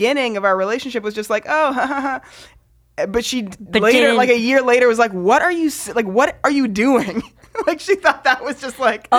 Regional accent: Canada; now in United States; And I'm also Canadian living in the US.

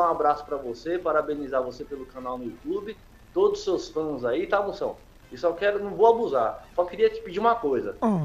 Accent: São Bernardo do Campo, São Paulo, Brazil; eu sou de São Bernardo do Campo, é grande ABC Paulista, conhece?

